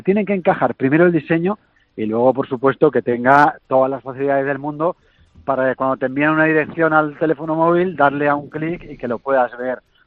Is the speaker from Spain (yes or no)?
yes; Spain; cómo somos los españoles.